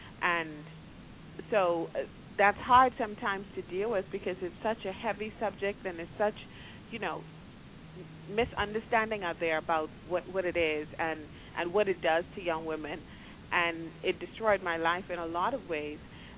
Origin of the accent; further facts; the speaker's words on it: Bahamas; I'm from the Bahamas